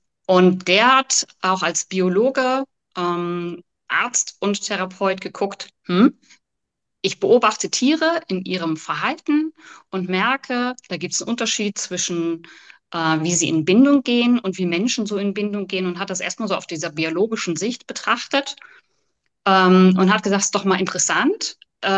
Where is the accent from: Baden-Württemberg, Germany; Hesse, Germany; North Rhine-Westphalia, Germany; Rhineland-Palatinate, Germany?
Rhineland-Palatinate, Germany; Ich komme aus der Pfalz und habe da eine Praxis